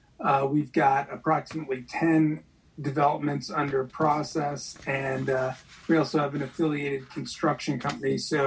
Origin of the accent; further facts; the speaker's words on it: New York, United States; I am from New York. Our development company is based in New York.